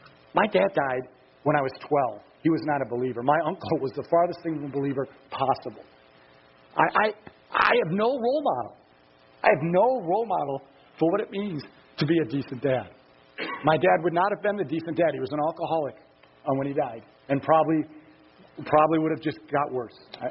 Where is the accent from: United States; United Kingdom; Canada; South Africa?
United States; Yuma, Arizona; Because I'm a hick from Yuma, Arizona